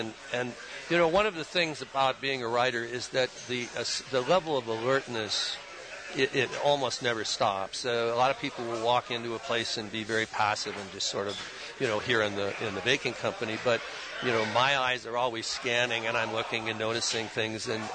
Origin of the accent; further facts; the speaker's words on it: Canada; moved away as an adult; now in United States; I am Canadian. The joke, of course, is funny, I don't look like a Canadian. I was raised in Canada till I was 22, and I came to the United States.